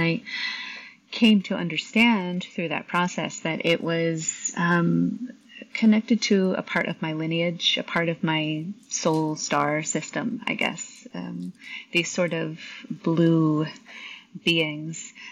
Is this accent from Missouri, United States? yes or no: yes; Missouri, United States; the country, you know, the very northwest corner of Missouri.